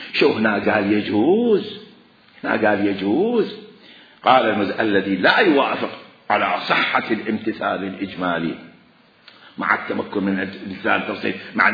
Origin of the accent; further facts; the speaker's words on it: Iraq; now in Egypt; أنا في مصر، أنا عراقي في مصر